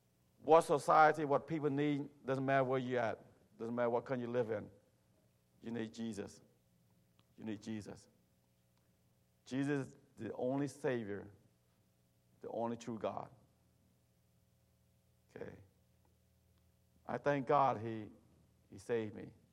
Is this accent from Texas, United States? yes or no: no; Atlanta, Georgia, United States; now in California, United States; And you know, I grew up in Atlanta in the South, and I thought everybody is friendly, amen. When I moved to California, totally different.